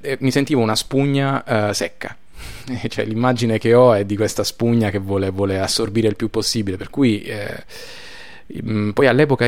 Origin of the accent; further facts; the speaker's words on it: Tortora, Calabria, Italy; now in Rome, Italy; Io non sono originario di Roma, sono di un piccolo paesino che si chiama Tortora, nel sud Italia, in Calabria.